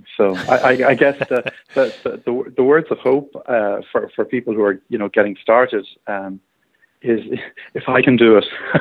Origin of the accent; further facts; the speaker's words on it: Ireland; now in United States; I had some rentals back in Europe, which I'm from Ireland originally.